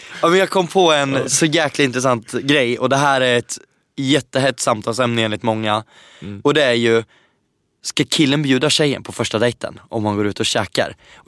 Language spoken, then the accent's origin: Swedish; Eskilstuna, Södermanland, Sweden; also born or lived in Västerås; Jag är ju uppvuxen i Eskilstuna, bott i Västerås. Det är småstäder